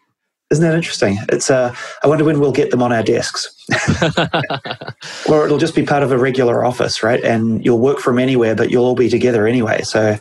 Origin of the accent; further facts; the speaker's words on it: New Zealand; If you've heard me speak, I don't think I sound American. I'm originally from New Zealand, and we have a lot of sheep there.